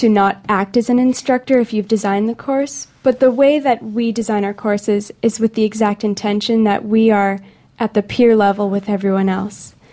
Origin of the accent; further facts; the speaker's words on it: United States; I come from the United States, where education is outrageously expensive and very, very competitive.